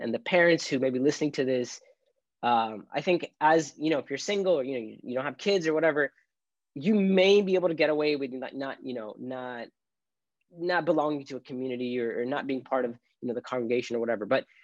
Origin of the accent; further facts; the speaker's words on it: United States; Like I grew up in America, and it's hard growing up as a Muslim when you're a minority